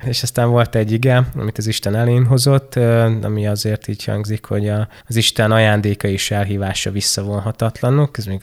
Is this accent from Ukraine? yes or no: yes; Izsnyéte, Zakarpattia Oblast, Ukraine; also born or lived in Mukachevo; Rólam azt lehet tudni, hogy Munkácson születtem, 1994-ben, és Munkácshoz közeli településen nőttem fel, Izsnyétén.